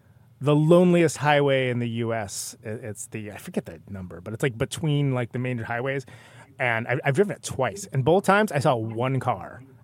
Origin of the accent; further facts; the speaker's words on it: California, United States; now in Wisconsin, United States; I live in Wisconsin now, but I'm from California.